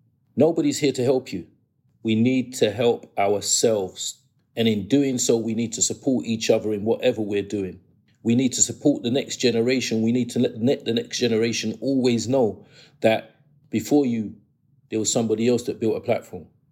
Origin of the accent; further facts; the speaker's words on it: England, United Kingdom; born there; I was born in England.